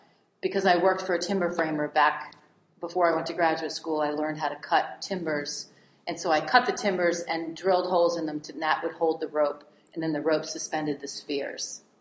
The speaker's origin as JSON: {"language": "English", "town": "Newton", "region": "Massachusetts", "country": "United States", "tie": "born or raised there", "said": "I grew up outside of Boston in Newton, Massachusetts."}